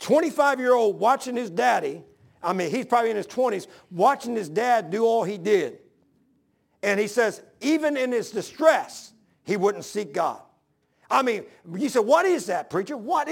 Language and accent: English; Delaware, United States; And I said, well, I'm from Delaware.